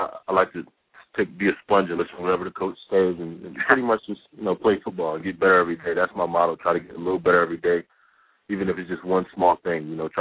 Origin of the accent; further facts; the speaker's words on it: New Jersey, United States; You know, I'm from Jersey, so everybody is, you know, basketball player. Basketball is huge here.